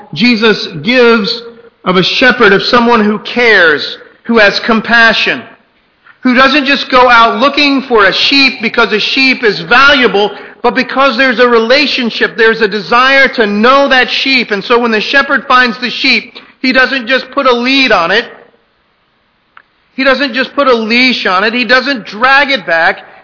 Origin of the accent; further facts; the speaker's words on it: Texas, United States; I'm from Texas, and so I have friends that have done business work in Mexico